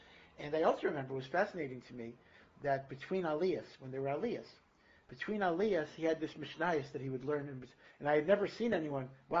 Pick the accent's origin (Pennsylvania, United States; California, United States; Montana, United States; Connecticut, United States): Connecticut, United States; Hartford; The thing is that I grew up in Hartford, Connecticut. Some of you might know Connecticut. I know Matthew is West Hartford, but I'm from the old neighborhood, Hartford, Connecticut.